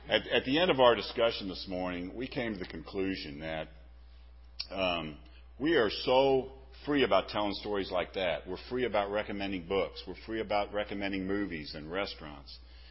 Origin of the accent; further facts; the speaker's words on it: St. Louis, Missouri, United States; I am from St. Louis. I realize there's a bunch of Cub fans here, but I'm a big Cardinal fan.